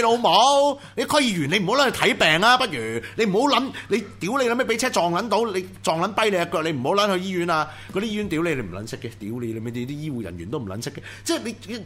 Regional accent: Hong Kong; 我哋香港人攞食物上去接濟啲同胞

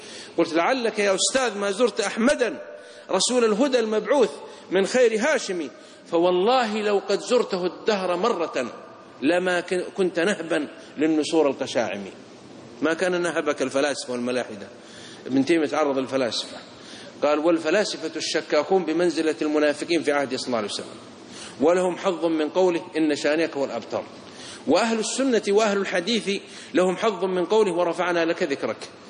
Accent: Saudi Arabia; بعض الإخوة عندنا في السعودية يقول الهدهد عليه السلام

